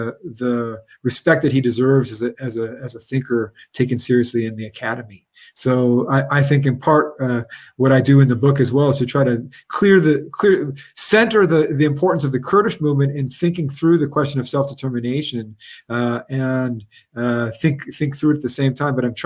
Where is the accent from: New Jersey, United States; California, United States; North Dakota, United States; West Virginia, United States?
California, United States; I'm from California